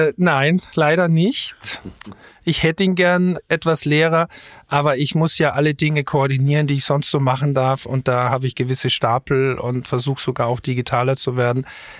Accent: Styria, Austria; kriegt tatsächlich eine steirische kulinarische Ecke, wo es wirklich das gibt, wo ich herkomme.

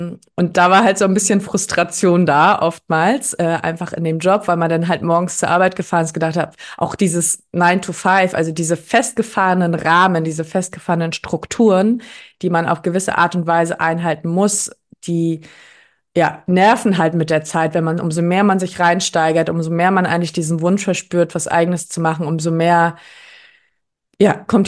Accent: Hamburg, Germany; ich komme aus Hamburg.

